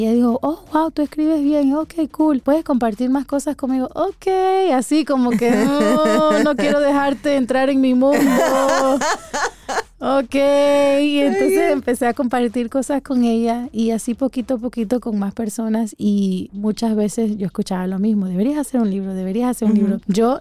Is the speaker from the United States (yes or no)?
yes; Miami, Florida, United States; born there; No, yo nací en Miami y, uh-huh, obviamente, bueno, el primer idioma que yo aprendí fue el español